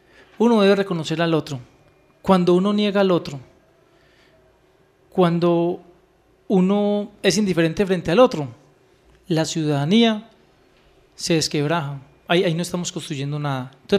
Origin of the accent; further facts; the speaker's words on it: Liborina, Antioquia, Colombia; Yo soy de Liborín, Antioquia, municipio del occidente antioqueño.